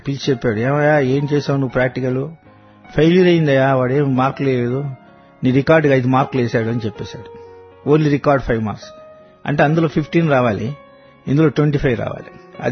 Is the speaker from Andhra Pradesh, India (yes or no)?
yes; Bapatla, Andhra Pradesh, India; we are going to Bapatla మా native place